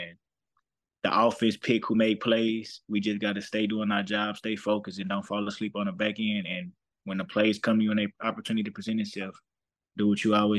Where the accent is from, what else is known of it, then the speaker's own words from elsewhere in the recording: Missouri, United States; I'm a guy from Missouri, so it's like well played at Missouri